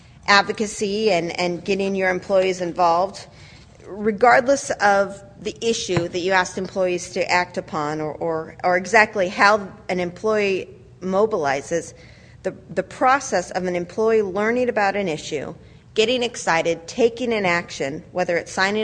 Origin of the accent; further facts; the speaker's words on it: West Coast, United States; moved away as an adult; now in Washington, United States; I'm originally from the West Coast, but moved out to D.C. 13 years ago.